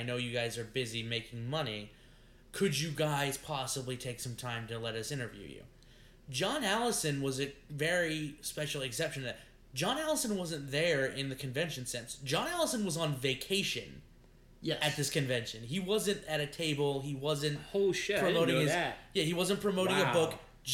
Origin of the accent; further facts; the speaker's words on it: United Kingdom; We're from Great Britain.